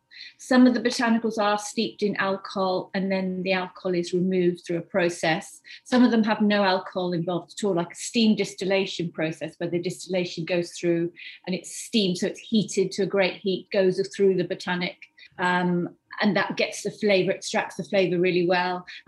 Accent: South West England, United Kingdom; Also, because we're from Devon, we wanted to have the coastline as part of our product.

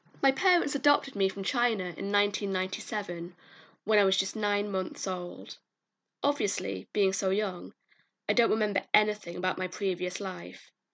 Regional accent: York, Yorkshire and the Humber, United Kingdom; Growing up, people were always asking me, "Where are you from?" I hate that question. I'd say York, and they'd laugh and go, "No, where are you really from? What's your heritage?"

